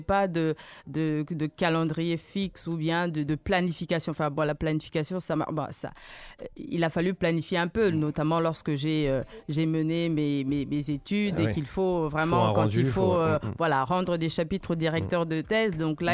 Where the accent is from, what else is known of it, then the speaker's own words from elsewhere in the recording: Brazzaville, Republic of the Congo; born there; also born or lived in Bulgaria; Moi, je suis née à Brazzaville, au Congo. Donc je suis congolaise, mais je suis française aussi. Je me considère même un petit peu bulgare, vu que j'ai passé quelques années en Bulgarie.